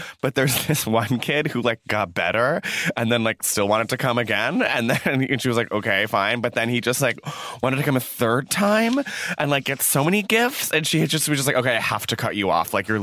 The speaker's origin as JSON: {"language": "English", "town": "Newton", "region": "Massachusetts", "country": "United States", "tie": "born or raised there", "said": "I feel like BC, growing up in Newton, where BC is, I'm always driving by it"}